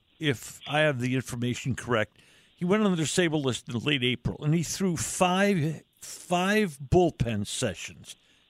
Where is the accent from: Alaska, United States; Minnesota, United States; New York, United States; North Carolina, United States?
New York, United States; Dunkirk; born there; I was born in Dunkirk, New York. Right down the road.